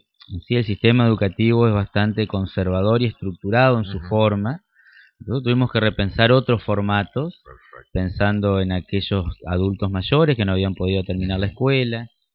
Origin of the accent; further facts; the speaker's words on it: Buenos Aires, Argentina; born there; uno de los primeros instalamos en mi zona, en el barrio Pompeya, que es el lugar donde yo nací